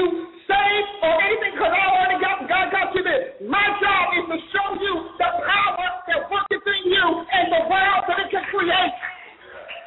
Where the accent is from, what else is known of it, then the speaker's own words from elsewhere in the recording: Newark, New Jersey, United States; born there; I'm going to go back to my North roots. You know, I'm born from Newark, New Jersey.